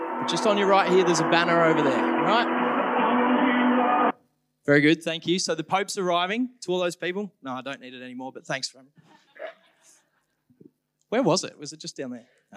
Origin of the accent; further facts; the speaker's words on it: Ballarat, Victoria, Australia; I'm from Ballarat, for those who didn't know.